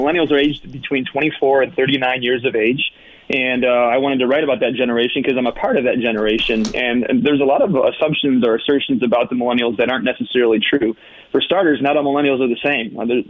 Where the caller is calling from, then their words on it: Ohio, United States; I am calling from Northwest Ohio, Wood County.